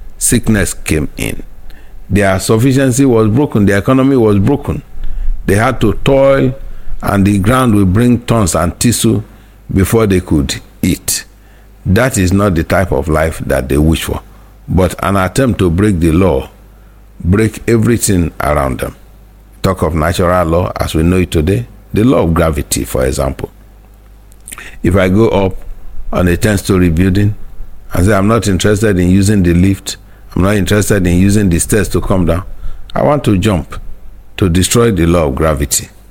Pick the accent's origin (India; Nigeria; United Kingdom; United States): Nigeria; growing up in Nigeria, I remember when you want to go anywhere, particularly at the age of between 12 to 13, you are going to the boarding house.